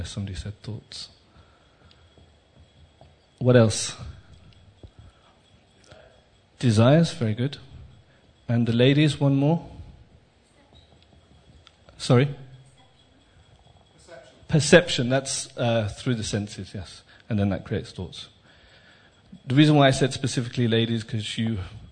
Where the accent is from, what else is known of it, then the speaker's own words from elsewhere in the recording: Birmingham, West Midlands, United Kingdom; I'm from Birmingham, by the way.